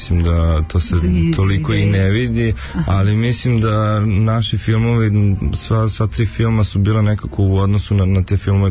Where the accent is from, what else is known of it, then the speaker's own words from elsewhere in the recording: Kruševac, Šumadija and Western Serbia, Serbia; snimanom u mom rodnom gradu u Kruševcu